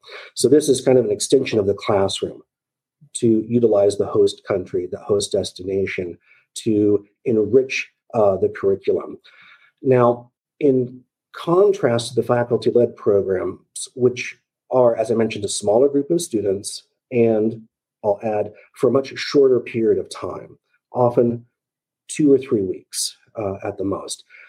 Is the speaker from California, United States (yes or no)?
yes; California, United States; also born or lived in Japan / Australia; So I'm actually a local here, born and raised in Orange County, studied international relations over at the University of Southern California.